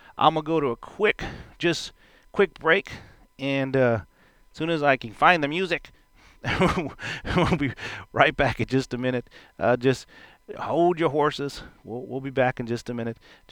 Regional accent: Houston, Texas, United States; And I come from Texas, from Houston, one of the number one hottest city in the U.S. because of the humidity.

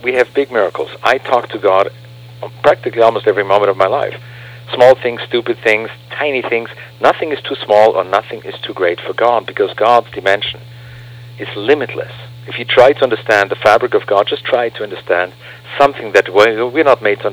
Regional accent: Vienna, Austria; Well, I was born and raised in Austria, in Vienna

